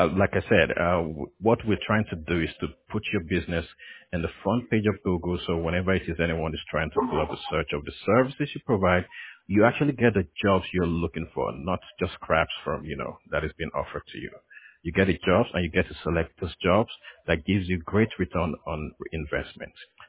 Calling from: California, United States; Oh, I'm calling from California, but we do provide services nationwide.

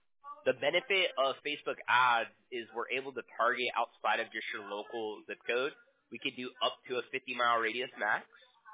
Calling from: Huntington Beach, California, United States; Costa Mesa, California is where the company's based out of. I'm in Huntington Beach.

